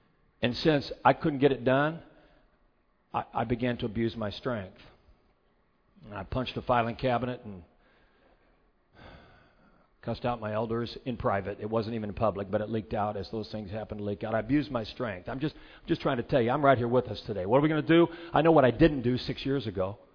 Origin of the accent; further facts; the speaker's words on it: Kokomo, Indiana, United States; I've been born in Kokomo. I grew up in Kokomo. I live in Kokomo.